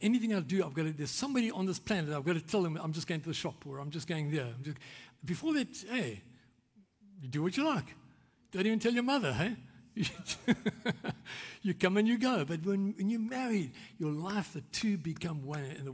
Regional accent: South Africa; Remember, I'm South African, we drive on the left

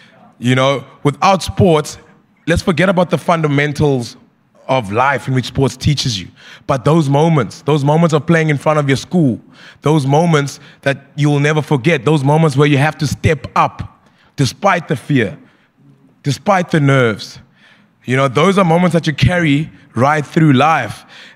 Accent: Bluewater Bay, Eastern Cape, South Africa; I knew the person that was representing Ubuntu was my best friend's dad that I grew up with in Bluewater Bay.

